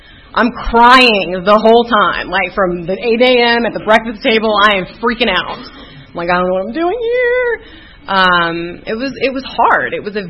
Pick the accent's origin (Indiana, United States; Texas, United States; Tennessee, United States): Texas, United States; Austin; Oh, I'm from Austin, by the way.